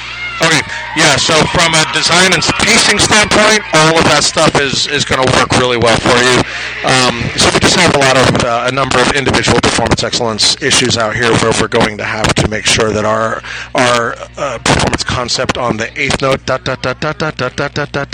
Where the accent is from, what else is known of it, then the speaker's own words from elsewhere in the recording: Fort Worth, Texas, United States; I'm here from Fort Worth, Texas